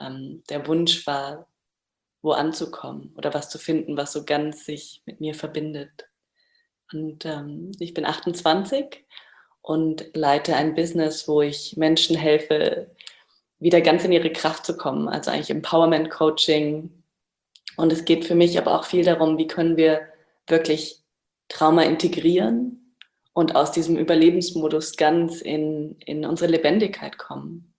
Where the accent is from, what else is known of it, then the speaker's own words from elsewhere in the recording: Bavaria, Germany; moved away as an adult; now in Portugal; Zurzeit bin ich in Portugal, aber aufgewachsen in Bayern im Süden von Deutschland und vermisse tatsächlich auch die Berge ganz stark und bin aber seit 8 Jahren unterwegs, reisend und ohne Zuhause.